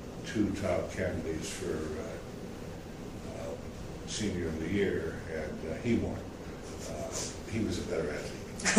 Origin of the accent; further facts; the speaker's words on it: Chicago, Illinois, United States; also born or lived in Winnipeg, Canada; we stayed in the Chicago area. And so most of my youth was spent in Chicago.